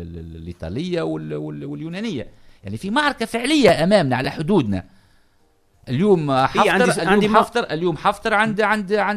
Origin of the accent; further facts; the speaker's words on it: Tunisia; علاش احنا في تونس